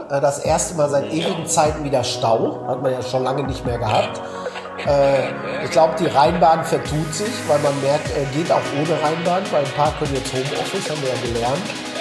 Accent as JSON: {"language": "German", "town": "Marl", "region": "North Rhine-Westphalia", "country": "Germany", "tie": "born or raised there", "said": "ich bin im Mahl groß geworden, direkt neben Gelsenkirchen."}